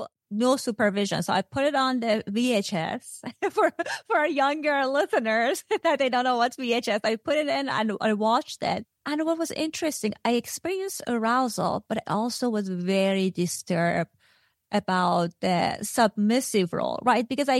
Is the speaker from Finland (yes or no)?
no; Iran; so I'm coming from a patriarchal society. I grew up in Iran.